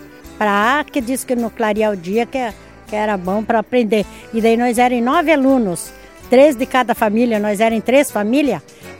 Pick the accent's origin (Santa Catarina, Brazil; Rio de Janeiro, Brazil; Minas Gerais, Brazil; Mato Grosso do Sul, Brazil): Santa Catarina, Brazil; Capinzal; born there; Eu nasci lá em Capinzal.